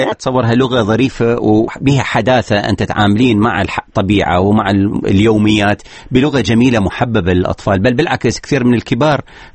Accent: Iraq

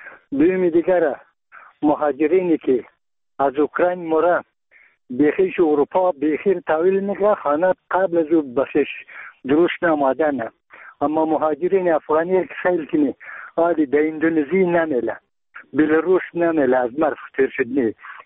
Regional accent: Bamyan, Afghanistan; ما یک تن از بامیانیم.

